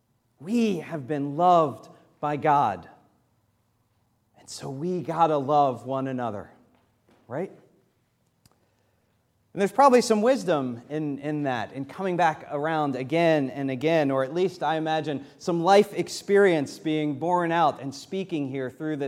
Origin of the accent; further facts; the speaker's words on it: Virginia, United States; I'm holding on to that from growing up in Virginia.